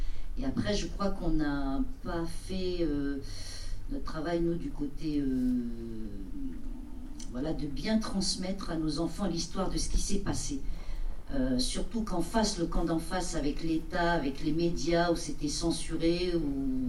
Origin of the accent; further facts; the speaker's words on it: Ouvéa, Loyalty Islands Province, New Caledonia; Bonsoir, je suis originaire d'Ovéa